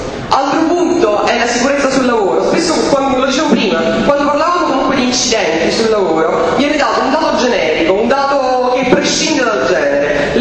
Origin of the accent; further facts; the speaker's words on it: Catania, Sicily, Italy; accent: Roman; io vengo da Catania, nonostante l'accento romano